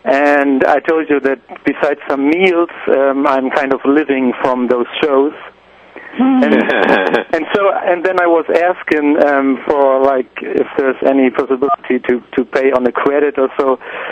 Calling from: Germany; From Germany.

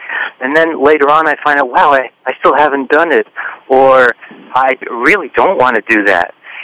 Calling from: Garden City, New York, United States; I'm in Garden City, Long Island today.

